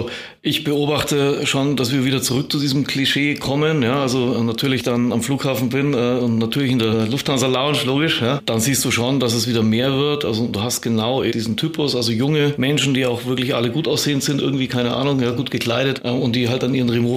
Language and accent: German; Bayreuth, Bavaria, Germany; now in Munich, Germany; ich bin aus Bayreuth ursprünglich, aus Oberfranken und habe da auch studiert